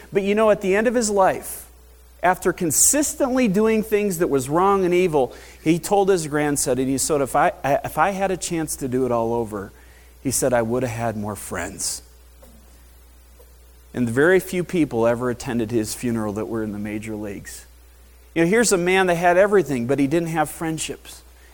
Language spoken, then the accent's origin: English; Michigan, United States; I come from Michigan, as many of you know, and so I'm obviously a Detroit Tigers fan.